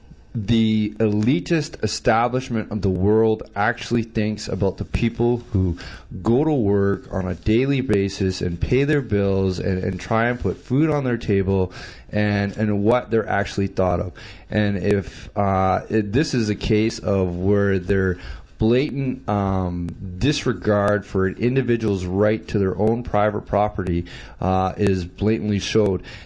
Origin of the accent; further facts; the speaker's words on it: Canada; As a Canadian citizen, if any Canadian citizen was to write a letter to your prime minister